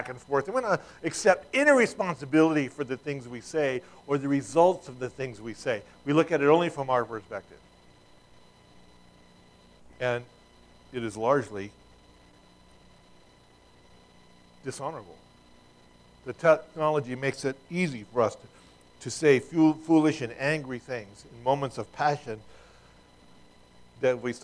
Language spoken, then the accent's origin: English; United States; I'm wearing a political, you know, I'm an American.